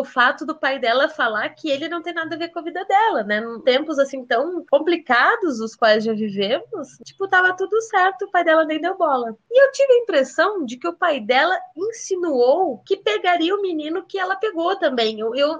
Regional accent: Rio Grande, Rio Grande do Sul, Brazil; Eu e minha família fomos para o carnaval aqui em Rio Grande do Sul, que é a minha cidade natal.

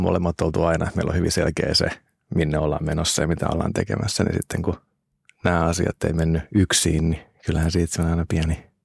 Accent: Turku, Southwest Finland, Finland; now in Helsinki, Finland; No mä oon lähiölapsi tuolta Turun Runosmäestä. Elikkä jotenkin se on tosi jotenkin sellainen iso osa identiteettiä yhä edelleen, vaikka nyt olen Helsingissä enemmän asunut joku Turussa.

